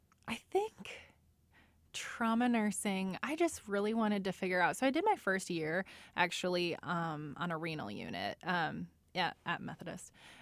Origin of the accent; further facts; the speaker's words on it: Valparaiso, Indiana, United States; now in Indianapolis, United States; I'm from Northwest Indiana, at Valpo.